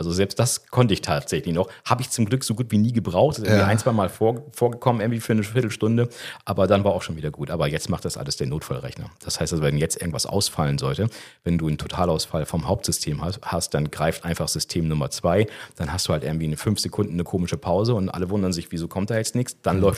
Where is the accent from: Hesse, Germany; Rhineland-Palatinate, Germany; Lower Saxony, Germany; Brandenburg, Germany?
Lower Saxony, Germany; Oldenburg; accent: Bremen; Ich komme ja aus Oldenburg in Niedersachsen und dementsprechend hatte ich ein Bremer Dialekt, ein Bremer Slang und der wurde mir dann hier so ein bisschen abtrainiert.